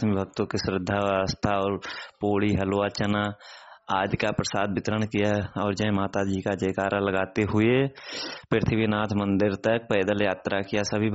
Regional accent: Raniyapur, India; तो शुरुआत करते हैं अपने गांव से, हमारे गांव में रनियापुर में

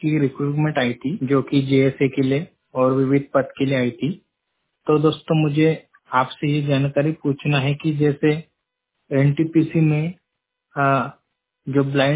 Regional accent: Nagpur, Maharashtra, India; और मैं महाराष्ट्र नागपुर से हूँ।

